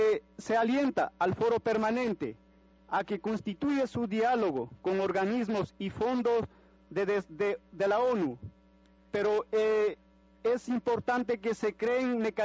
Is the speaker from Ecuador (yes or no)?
yes; Ecuador; En mi país, Ecuador